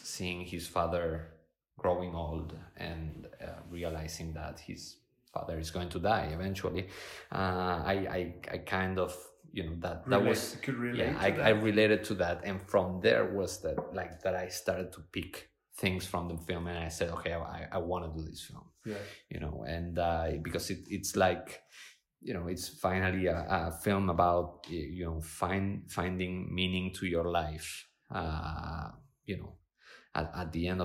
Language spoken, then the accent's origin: English; Argentina; also born or lived in Spain; I was born in Spain, grew up in Argentina.